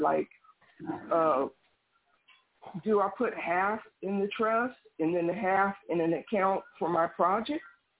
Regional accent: California, United States; I'm from the Bay Area.

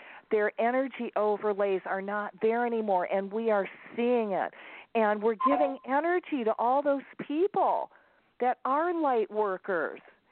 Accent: Michigan, United States; accent: Michigan; My Michigan accent comes out every now and then.

